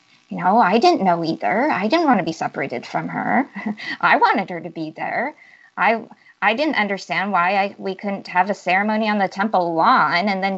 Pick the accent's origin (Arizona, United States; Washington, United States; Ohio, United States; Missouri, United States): Washington, United States; Bothell; I was on the northeast side of Seattle, Bothell, Kirkland.